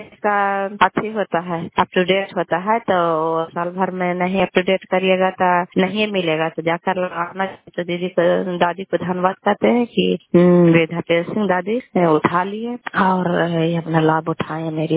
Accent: Kalyanpur, Bihar, India; घर कल्याणपुर वाली, बिरछी पंचायत, प्रखंड चंडी, जिला नालंदा का निवासी हूँ।

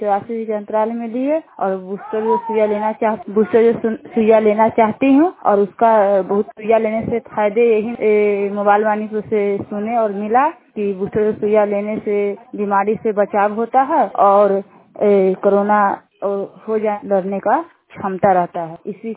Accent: Bihar, India; बिशनपुर बथुआ पंचायत के रहने वाली हूँ, जिला समस्तीपुर हुआ, वार्ड 7 से।

